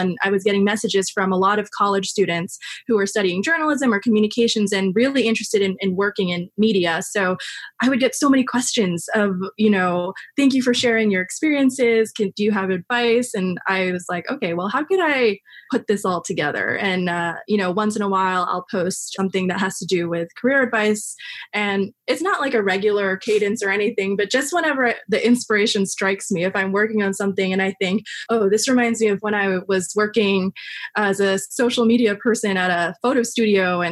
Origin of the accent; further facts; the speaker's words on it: Queens, New York, United States; I just remember like the only reason why I was able to compete with people was because I grew up in Queens and I could commute into the city an hour and a half.